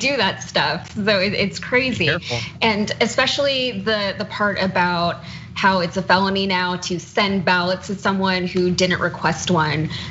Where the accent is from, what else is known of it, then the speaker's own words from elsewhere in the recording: Northeast, United States; I think that Texas, and I'm originally from the Northeast, so I feel like I have a good perspective on this.